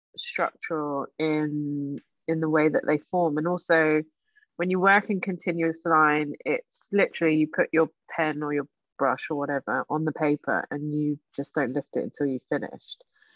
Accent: London, United Kingdom; Grew up in St John's Wood because my parents had a corner shop and I used to be sitting in the window drawing as a kid. and then we moved to South Kilburn and I went to school in Marylebone

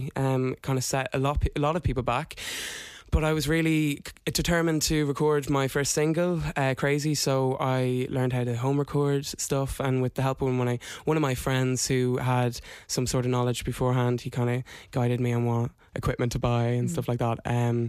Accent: Leinster, Ireland; I'm from Meath originally.

